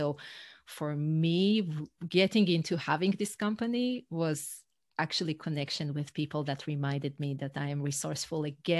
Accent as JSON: {"language": "English", "country": "Israel", "first_language": "Hebrew", "second_language": "English", "said": "So I wrote in Hebrew, my first language, not even in English."}